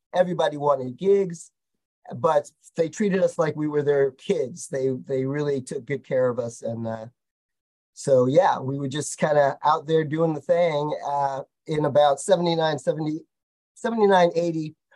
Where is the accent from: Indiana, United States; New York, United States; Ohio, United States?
New York, United States; Brooklyn; now in California, United States; Yeah, well, I am from Brooklyn originally. My family's still there. I live in California now